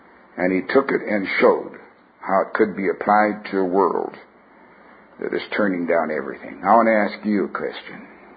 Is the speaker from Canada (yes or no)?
yes; Canada; I'm a Canadian, know that.